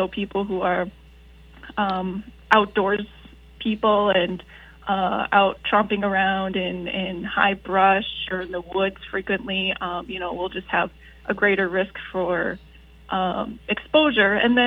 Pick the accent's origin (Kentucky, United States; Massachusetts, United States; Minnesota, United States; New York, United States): Minnesota, United States; I'm from Minnesota originally, but more on the Twin Cities area